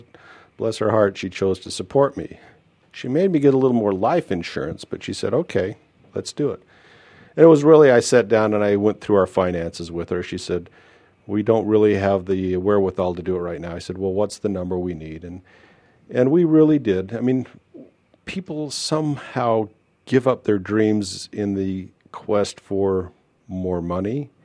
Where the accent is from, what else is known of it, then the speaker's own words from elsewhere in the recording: Logan, United States; I had two very close friends growing up in Logan.